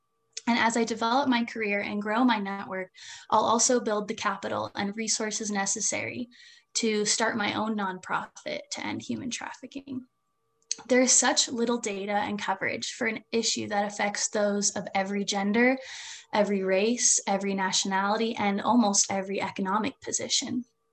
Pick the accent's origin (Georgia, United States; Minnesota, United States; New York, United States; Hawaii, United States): Hawaii, United States; this issue hit home for me even harder when I realized that it's a growing problem in my home state of Hawaii.